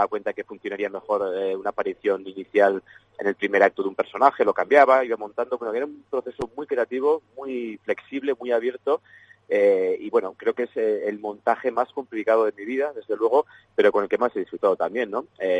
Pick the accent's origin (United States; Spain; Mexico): Spain; Basque Country; porque soy el primer vasco que lo consigue